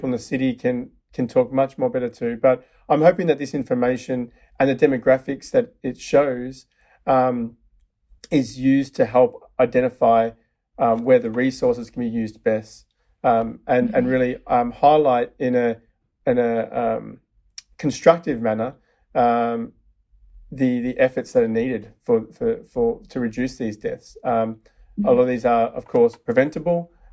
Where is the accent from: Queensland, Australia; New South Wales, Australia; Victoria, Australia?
Victoria, Australia; Melbourne; now in San Francisco, United States; From Melbourne, Australia. Well, San Francisco.